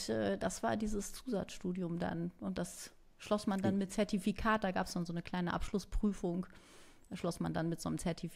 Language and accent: German; Paderborn, North Rhine-Westphalia, Germany; Ich bin im Großbereich Paderborn groß geworden.